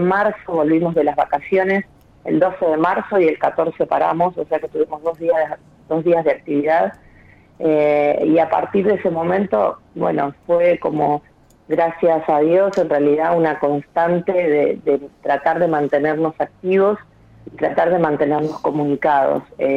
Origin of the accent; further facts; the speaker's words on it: Rosario, Santa Fe, Argentina; now in Buenos Aires, Argentina; soy rosarina pero vivo en Buenos Aires